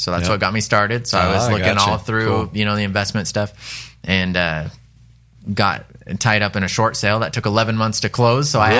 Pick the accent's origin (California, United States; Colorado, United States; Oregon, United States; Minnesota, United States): Oregon, United States; Roseburg; Sure. So born and raised here in Rosebur